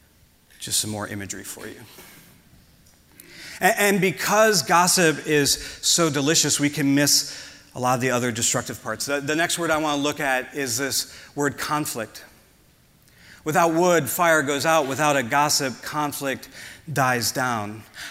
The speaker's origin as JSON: {"language": "English", "region": "Wisconsin", "country": "United States", "said": "I'm from Wisconsin, and we invent stuff like that to keep us from dealing with our feelings."}